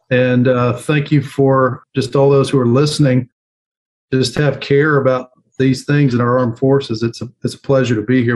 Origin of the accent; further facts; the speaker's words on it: Georgia, United States; So I grew up in Georgia and my father was an E6 in the Navy Reserves.